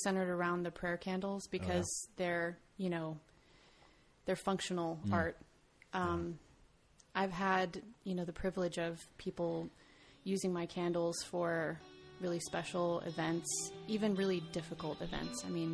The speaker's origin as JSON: {"language": "English", "town": "El Paso", "region": "Texas", "country": "United States", "tie": "born or raised there", "lives_now": "Houston, United States", "said": "Which is longer than I lived in my hometown of El Paso, which is where I grew up."}